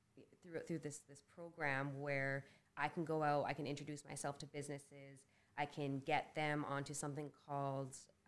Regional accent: Thompson, Manitoba, Canada; also born or lived in Winnipeg; From Thompson, so 8 hours north of Winnipeg, moved

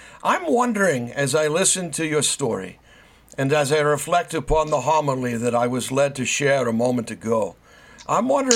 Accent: New England, United States; I'm from New England and I'm of Welsh background.

